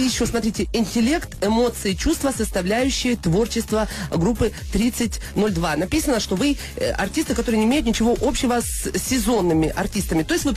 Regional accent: Kyiv, Ukraine; now in Moscow, Russia; и вы из Киева, и я из Киева.

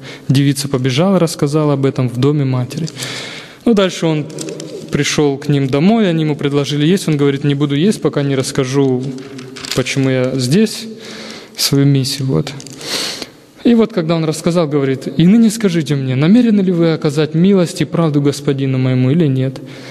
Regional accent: Ukraine; Я сам из Украины, а она из Молдавии.

